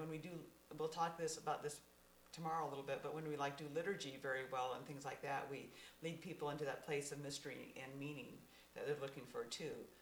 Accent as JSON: {"language": "English", "region": "Pacific Northwest", "country": "United States", "tie": "born or raised there", "said": "growing up in the Northwest, I was always kind of embarrassed to be a Christian."}